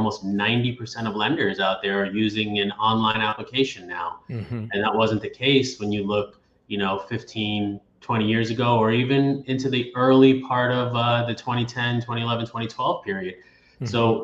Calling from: Miami, Florida, United States; I'm connecting from Miami, yes. It from is Miami, yes. 80 degrees here.

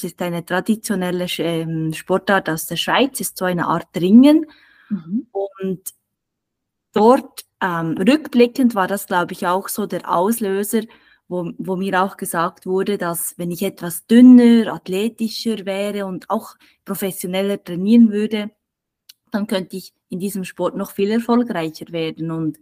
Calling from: Straelen, North Rhine-Westphalia, Germany; Aus Strehlen, das ist so ein kleines Dorf an der holländischen Grenze

